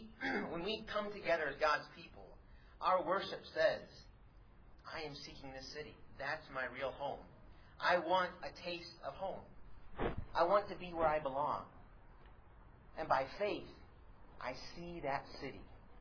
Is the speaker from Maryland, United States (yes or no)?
no; Ordway, Colorado, United States; Well, the Ordway New Era was the newspaper from Ordway, my hometown.